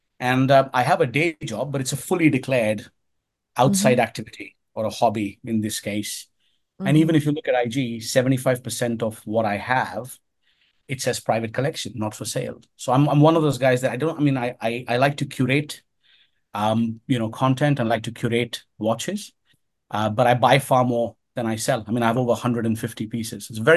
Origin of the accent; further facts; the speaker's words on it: India; born there; moved away as an adult; also born or lived in United States / London; I spent most of my life outside India. I was born in India, but I went to college in the US. I was educated in Carnegie Mellon.